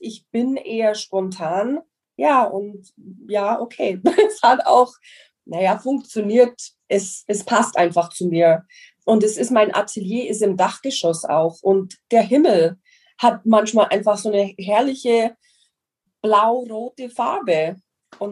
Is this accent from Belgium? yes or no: no; United States; German is a second language; jetzt merkt man es vielleicht auch, ich bin Amerikanerin.